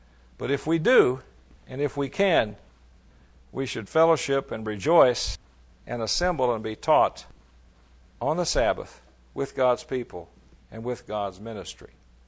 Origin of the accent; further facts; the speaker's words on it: Texas, United States; When I grew up in East Texas